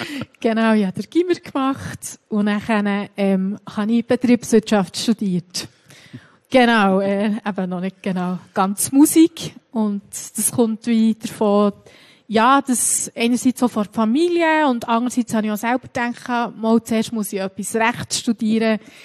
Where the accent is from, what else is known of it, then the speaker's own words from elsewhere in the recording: Niederwangen, Bern, Switzerland; Also, ich bin in Bern aufgewachsen und genauer gesagt bin ich in Niederwangen aufgewachsen.